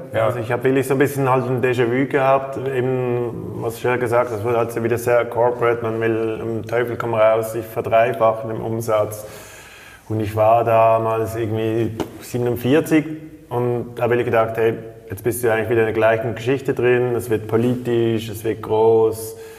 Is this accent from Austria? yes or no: no; Switzerland